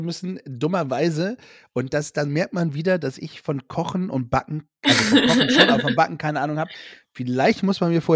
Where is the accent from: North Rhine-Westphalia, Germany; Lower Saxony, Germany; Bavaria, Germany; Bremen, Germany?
Bremen, Germany; Bremerhaven; wir kommen aus dem Norden. Also nicht ganz aus Hamburg, sondern ein bisschen weiter unten aus der Bremerhavener Ecke, ne?